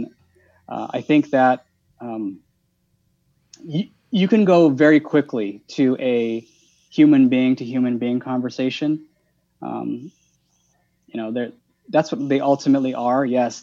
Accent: Los Angeles, California, United States; And I'm somebody that was born and raised in Los Angeles, grew up listening to Vince Scully, and grew up, with Tommy Lasorda, with, you know, all the great Dodger stars of the 80s and 90s.

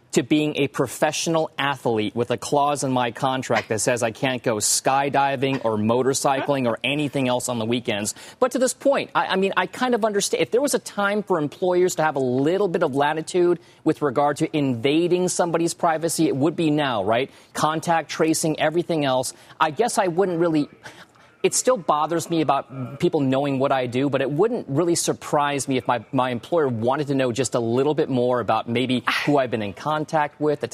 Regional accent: California, United States; Growing up in California, Pete's was a very, very big deal.

